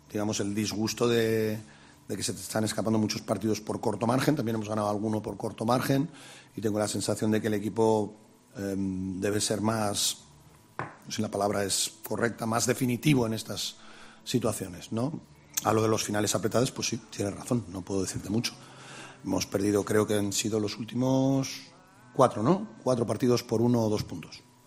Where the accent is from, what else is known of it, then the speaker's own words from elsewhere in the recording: Vitoria, Basque Country, Spain; yo soy un chaval de Vitoria que empezó jugando en el Baskonia